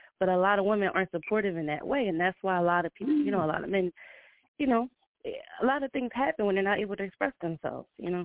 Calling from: New Jersey, United States; I'm calling from Jersey … COO of Fano Music and Di Bernardo Productions.

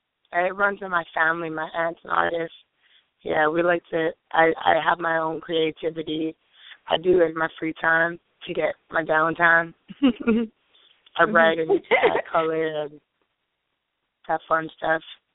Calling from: Omaha, Nebraska, United States; I'm calling from Omaha.

